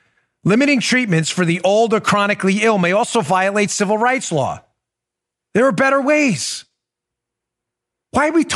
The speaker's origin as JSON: {"language": "English", "region": "Maryland", "country": "United States", "said": "I should know. I'm from Maryland. I should know."}